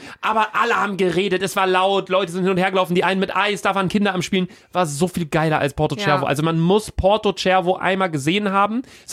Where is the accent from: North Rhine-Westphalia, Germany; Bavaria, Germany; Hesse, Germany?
North Rhine-Westphalia, Germany; Cologne; Also ich halt als Kölner